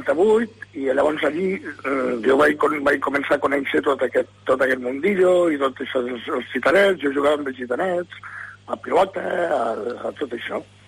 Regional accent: Lleida, Catalonia, Spain; born there; Vaig néixer a Lleida.

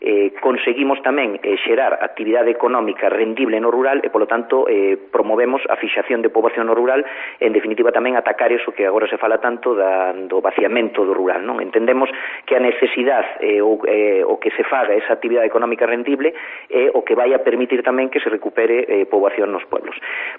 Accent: Galicia, Spain; na miña terra, eu son do Ribeiro

